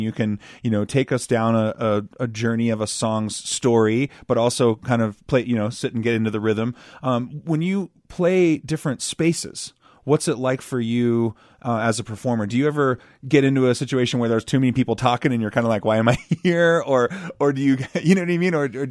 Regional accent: Seattle, Washington, United States; now in Colorado, United States; I don't know if you know this, but I'm actually from Seattle, too.

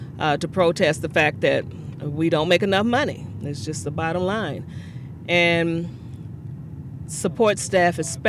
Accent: Oklahoma City, Oklahoma, United States; I'm from Oklahoma City.

